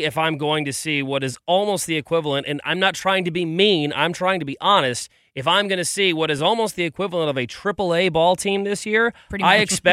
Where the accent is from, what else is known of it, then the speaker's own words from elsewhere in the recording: St. Louis, Missouri, United States; now in Kansas City, United States; My co-host on Q104 busts me all the time because I'm not from Kansas City. I grew up in St. Louis.